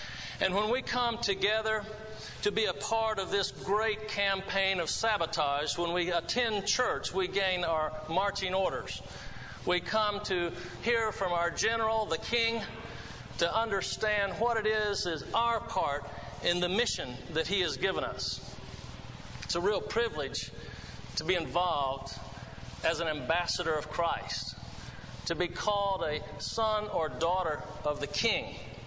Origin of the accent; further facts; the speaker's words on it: Grand Rapids, Michigan, United States; born there; also born or lived in Jacksonville, Florida; They actually tell me, though, that I was born in Grand Rapids.